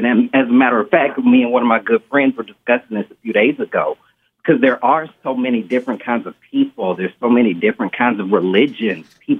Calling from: Texas, United States; I'm calling from Central Texas

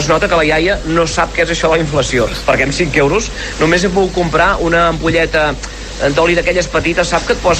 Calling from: Gavà, Catalonia, Spain; No Gavà, eh? Gavà Mar.

